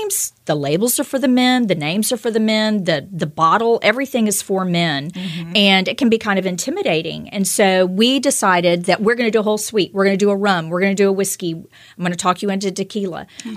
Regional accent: Tyler, Texas, United States; we grew up in Tyler, Texas, which is the rose cap. Yes, the rose capital of the world.

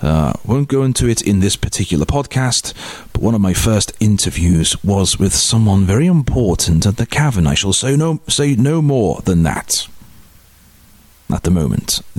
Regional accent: Liverpool, North West England, United Kingdom; now in Spain; I am, at the moment, broadcasting from Spain. But I'm going back to Liverpool, my hometown, for the summer

